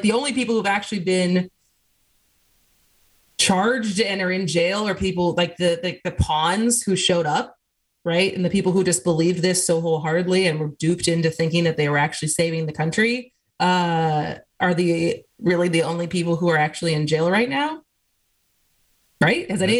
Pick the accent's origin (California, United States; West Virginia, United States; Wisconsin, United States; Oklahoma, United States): Wisconsin, United States; from Asgos, Wisconsin